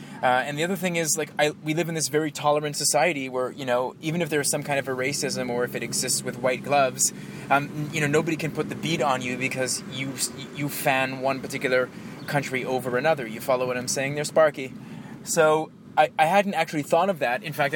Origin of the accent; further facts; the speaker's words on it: Toronto, Ontario, Canada; there is no city like Toronto in the world.